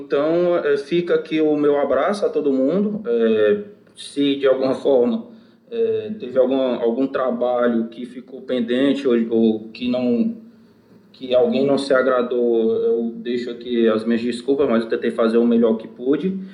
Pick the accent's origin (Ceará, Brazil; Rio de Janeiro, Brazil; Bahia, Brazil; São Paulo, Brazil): Ceará, Brazil; Fortaleza; objetivo sempre foi trabalhar ou em Fortaleza ou o mais próximo possível de lá, tendo em vista que eu sou de Fortaleza.